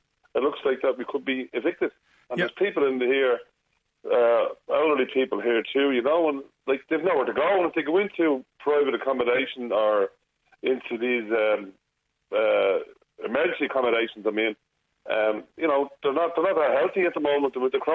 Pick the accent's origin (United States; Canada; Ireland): Ireland; Dún Laoghaire, Leinster; I was born and reared in Dunleary, and I was hoping to stay around Dunleary